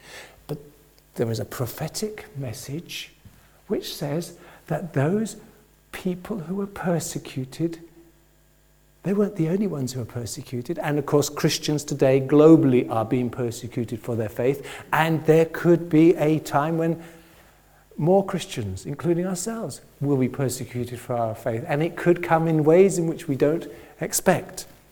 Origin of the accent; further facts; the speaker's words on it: Oxford, South East England, United Kingdom; A few weeks ago, I was in Oxford, my hometown.